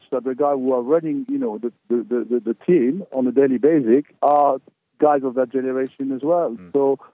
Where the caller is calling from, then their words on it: Anse Noire, Martinique; I'm calling from La Anse Noire, which is a little bit where, you know, I can see a lot of boats, a lot of people in the water, turtles